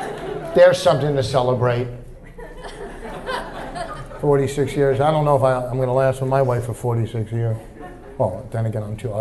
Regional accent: New Jersey, United States; You know, I'm a Jew from New Jersey, you know. I've eaten corn.

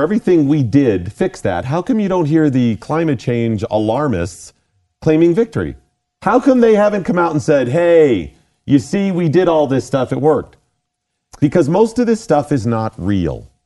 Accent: Ohio, United States; I grew up on the Great Lakes. I grew up east of Cleveland.

